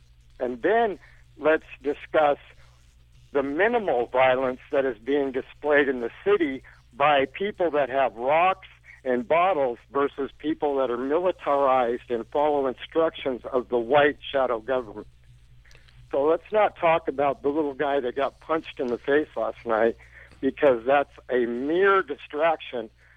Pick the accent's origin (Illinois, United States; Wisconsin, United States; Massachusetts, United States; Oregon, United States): Oregon, United States; Portland; Born and raised in Portland, 53 years old, honorable discharge veteran